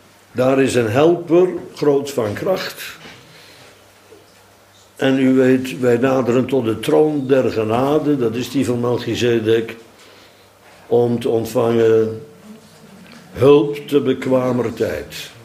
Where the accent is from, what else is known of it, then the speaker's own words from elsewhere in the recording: Netherlands; Ik ben opgegroeid aan de Oude Rijn, die liep, loopt daar nog trouwens, door, langs onze achtertuin, net voor de sluis, die bodemgraven.